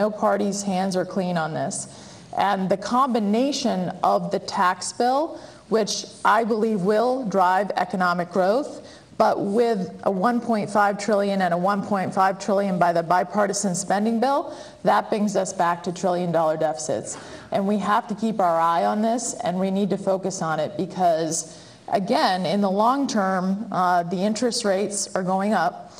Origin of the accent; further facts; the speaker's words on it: New Hampshire, United States; even in my home state of New Hampshire